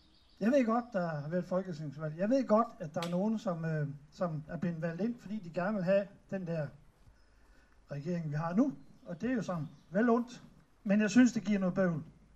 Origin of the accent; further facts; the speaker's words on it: Horsens, Central Denmark Region, Denmark; now in Fredericia, Denmark; Jeg er ny i Fredericia. Jeg har boet her i cirka 3,5 år. Jeg kommer fra Horsens.